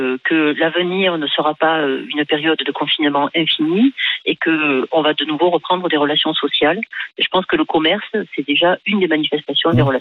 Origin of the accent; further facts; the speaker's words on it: France; Je suis française, je pense en euros.